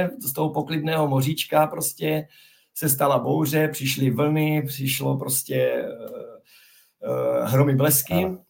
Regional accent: Zlín, Zlín Region, Czechia; protože pocházím z Moravy, ze Zlína

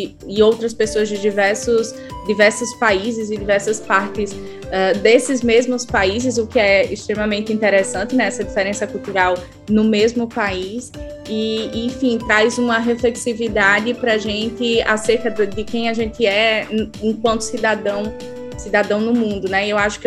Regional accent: Brazil; o que mais me deixa, enquanto brasileira e também enquanto latina, é que eu era a única lá representante

